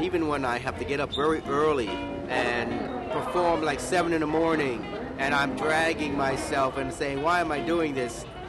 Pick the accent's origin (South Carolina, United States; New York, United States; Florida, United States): New York, United States; born there; I was born here in New York. I was born in the Bronx.